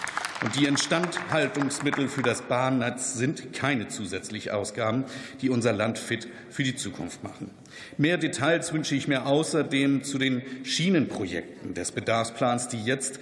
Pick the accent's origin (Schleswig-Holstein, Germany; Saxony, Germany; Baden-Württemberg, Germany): Schleswig-Holstein, Germany; Flensburg; In meiner Heimat in Flensburg, der drittgrößten Stadt in Schleswig-Holstein